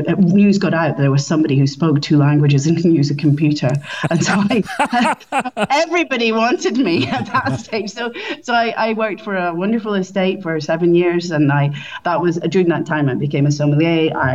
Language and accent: English; Scotland, United Kingdom; now in Italy; I'm from Scotland, and I grew up with Italy-loving parents.